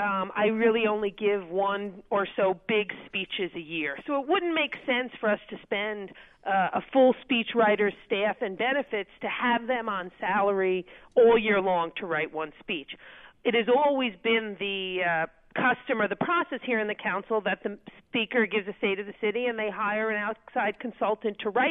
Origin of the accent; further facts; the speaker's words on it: New York, United States; You know, I'm loud. I'm from New York.